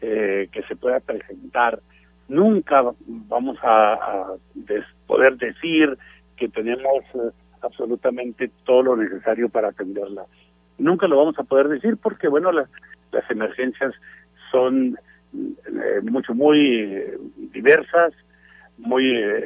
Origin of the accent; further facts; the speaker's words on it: Ciudad Juárez, Chihuahua, Mexico; Yo soy de Juárez, nací en Juárez, mis antepasados queridos, aquí murieron, y aquí seguramente quiero también yo morir